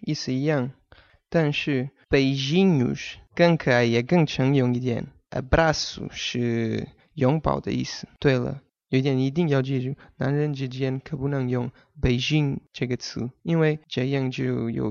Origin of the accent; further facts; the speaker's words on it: Portugal; 不止我们葡萄牙人，巴西人也是。